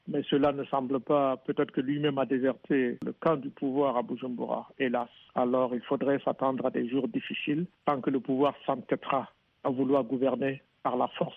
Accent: Burkina Faso; comme cela vient de se passer chez nous au Burkina

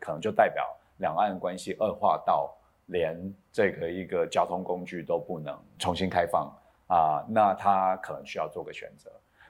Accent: Taiwan; 当身为台湾人，也是身为一个美国人的一个模糊的认同吧，就是一直在继续在发展，一直在继续在转变的一个认同

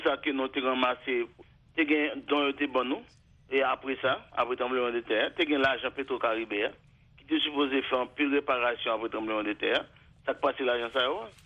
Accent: Haiti; Mais moi-même ça m'a retenu et en tant qu'haïtien

